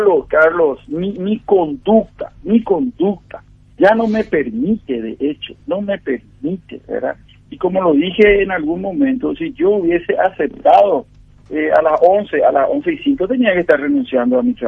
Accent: Asunción, Paraguay; estoy con todos los requisitos y además soy natural de Asunción

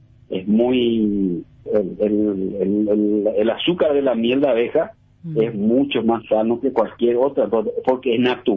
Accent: Paraguay; nosotros somos paraguayos.

